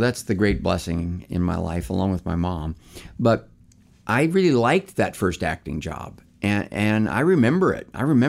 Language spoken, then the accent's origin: English; Duncan, Oklahoma, United States; born there; Well, I was born in Duncan, Oklahoma. Mm-hmm. Was not raised there.